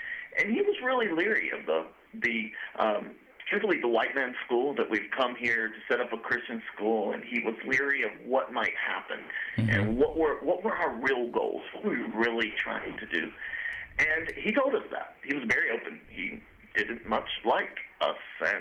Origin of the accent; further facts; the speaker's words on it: North Carolina, United States; We were originally from North Carolina.